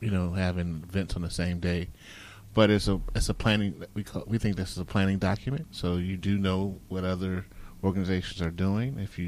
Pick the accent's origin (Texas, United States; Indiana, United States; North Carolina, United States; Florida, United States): North Carolina, United States; I came from the South, North Carolina.